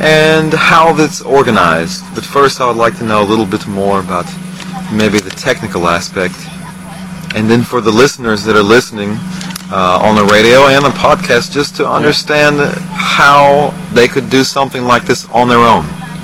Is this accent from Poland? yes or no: yes; Poland; Yes, I'm from Poland.